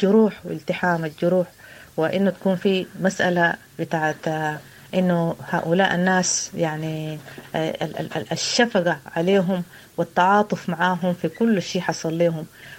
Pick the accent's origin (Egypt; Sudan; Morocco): Sudan; Darfur; وانا من دارفور يعني افهم